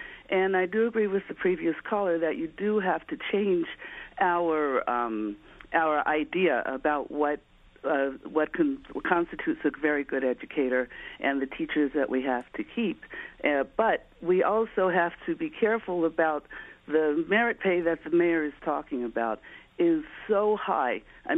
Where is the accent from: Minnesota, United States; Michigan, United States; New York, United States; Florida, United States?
New York, United States; Manhattan; now in Westchester, United States; I was raised in Manhattan and have taught in Manhattan, but I am in northern Westchester